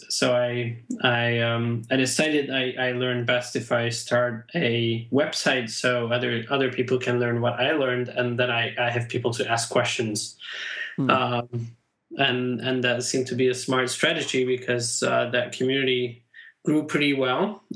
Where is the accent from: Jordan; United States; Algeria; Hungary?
Hungary; Pest; English is a second language; So I'm from Hungary, a bit north of Budapest.